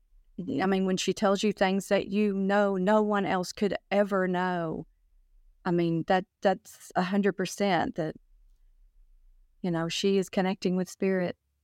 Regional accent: Oak Ridge, Tennessee, United States; I'm from Oak Ridge, Tennessee.

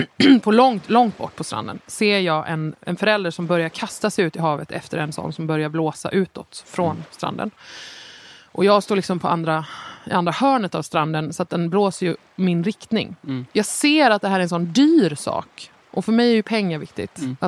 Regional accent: Nybro, Kalmar County, Sweden; Nej, jag är uppvuxen i Småland, så nej.

